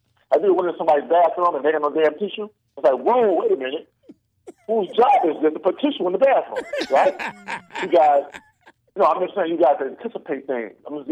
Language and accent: English; Mount Vernon, New York, United States; First of all, you can't even ask me Harlem or Brooklyn because I'm from Money Earning Mount Vernon, baby.